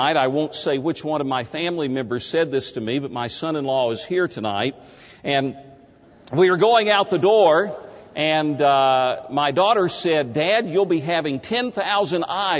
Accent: Tennessee, United States; I grew up in East Tennessee. My father was a plumber for Eastman Kodak, and he always had a farm where we as boys learned how to work.

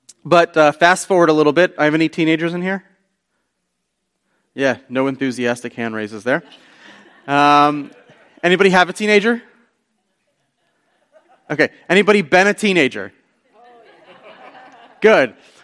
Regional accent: Washington, District of Columbia, United States; And I was raised in the Washington, D.C. area to a mixed marriage household, one Jewish parent, one non-Jewish parent.

